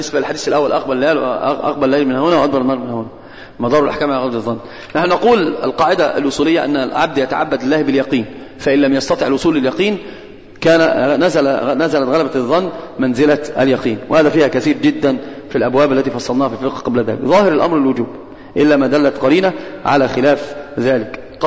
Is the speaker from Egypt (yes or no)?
yes; Egypt; عندنا في مصر حاجة اسمها قلب مكاني للحروف